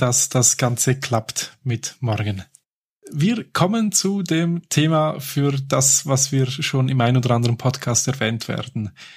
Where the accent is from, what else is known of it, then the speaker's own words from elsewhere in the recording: Switzerland; wenn ich kleine Dinge bezahlen muss, bei uns in der Schweiz sehr happy